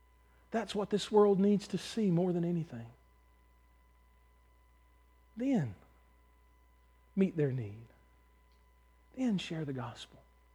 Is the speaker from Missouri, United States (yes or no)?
no; Mississippi, United States; born there; I was born in South Mississippi. I'm more Southern than you are.